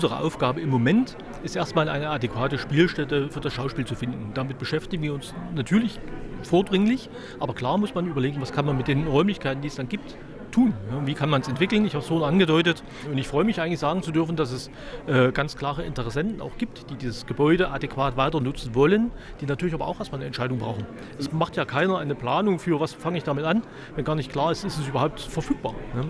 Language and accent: German; Chemnitz, Saxony, Germany; ich bin selbst gebürtiger Karl-Marx-Städter, wenn man so will